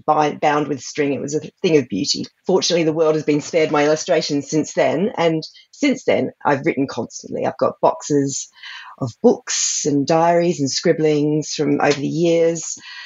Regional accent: Australia; And it was so different for me as an Aussie, coming from an ancient land where relatively new and alien cities have just been plonked on the top

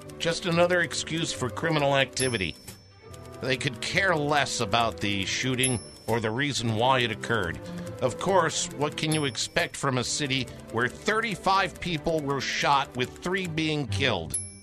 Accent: Columbia, Missouri, United States; born there; also born or lived in Chicago / Richmond / Indianapolis / Temple; now in Memphis, United States; I was born in Columbia, Missouri, lived in Chicago, Richmond, Indianapolis, Temple, Brownsville, Harlingen, Texas, Berger, Memphis, Naples, and then back to Memphis. Now living there in Tennessee.

